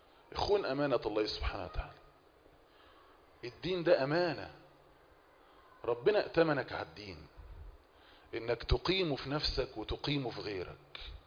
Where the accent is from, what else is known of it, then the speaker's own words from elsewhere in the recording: Egypt; جميعا كمصريين